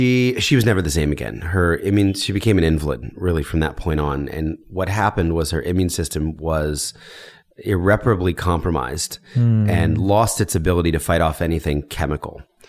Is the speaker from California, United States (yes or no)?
no; Philadelphia, Pennsylvania, United States; born there; I was born in Philadelphia. My parents were, you know, straight middle class.